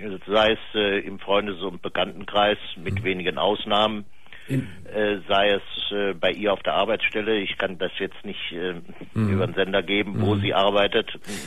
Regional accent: Cologne, North Rhine-Westphalia, Germany; Also ich bin Kölner.

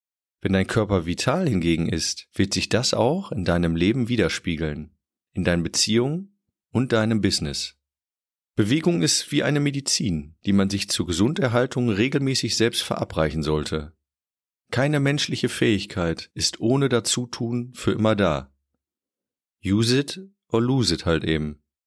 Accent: Münster, North Rhine-Westphalia, Germany; Als Münsteraner

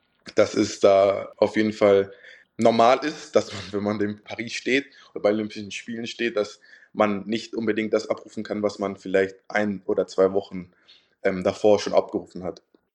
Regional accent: Hamburg, Germany; born there; moved away; Also ich bin 2000 in Hamburg geboren und da hat so alles angefangen.

